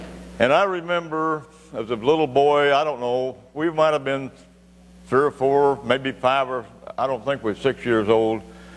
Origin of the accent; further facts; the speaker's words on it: Missouri, United States; also born or lived in Iowa; I was born in Iowa. And when I was a year and a half old, my folks rented a farm, started farming on their own, and they moved a half a mile, and we were in Missouri. I was raised in Missouri.